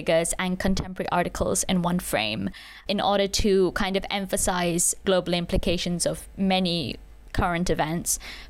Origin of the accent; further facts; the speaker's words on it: Kolkata, West Bengal, India; bring it back to my home country in Calcutta